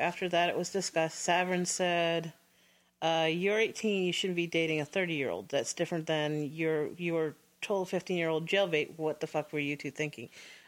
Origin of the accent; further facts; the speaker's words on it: United States; me and my ex-husband, he grew up in Oz. I grew up in the States.